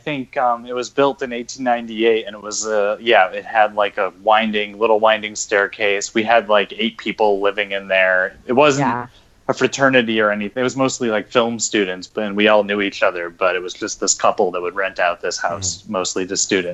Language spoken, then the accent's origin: English; New York, United States; now in Los Angeles, United States; I had someone from my hometown in upstate New York show up unexpectedly in front of my house in L.A. one night